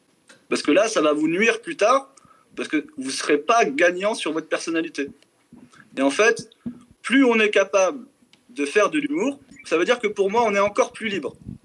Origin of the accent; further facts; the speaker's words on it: Nantes, Pays de la Loire, France; j'ai 33 ans, je suis nantais, je suis né à Nantes, j'ai grandi à Nantes